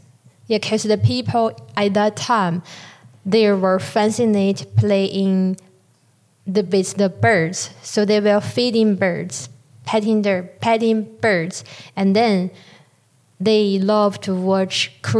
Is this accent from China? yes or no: yes; China; English is a second language; now in United Kingdom; I'm from China, and I'm studying in the Montfort University